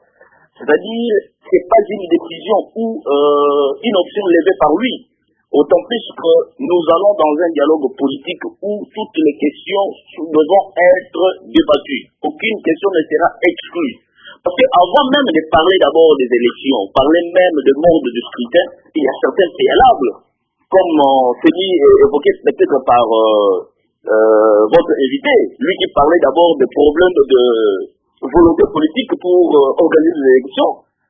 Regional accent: DR Congo; comme tout Congolais, comme moi aujourd'hui

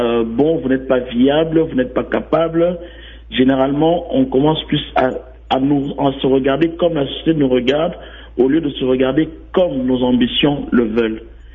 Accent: DR Congo; qui font la fierté de notre pays en tant que Congolais

